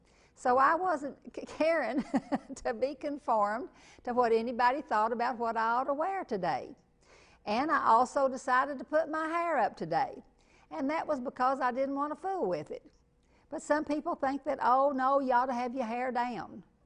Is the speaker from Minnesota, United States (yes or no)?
no; Kentucky, United States; I know I'm from Kentucky.